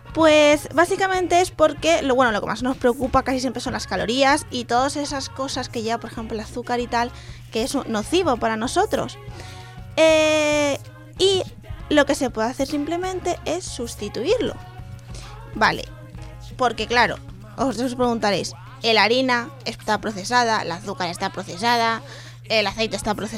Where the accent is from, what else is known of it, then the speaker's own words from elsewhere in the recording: Valencian Community, Spain; No, sí, soy valenciana, tengo que haber probado.